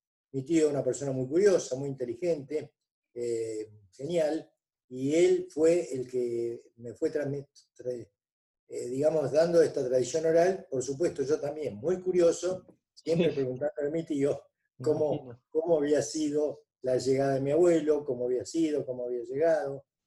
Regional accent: Argentina; yo soy argentino, mi papá es argentino

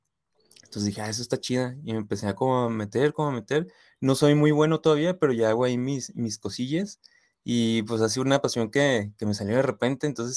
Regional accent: Ciudad Juárez, Chihuahua, Mexico; Un par de veces trabajé en agencias chiquitas, ahí de donde soy, de Juárez, pero pues locales, ¿no?

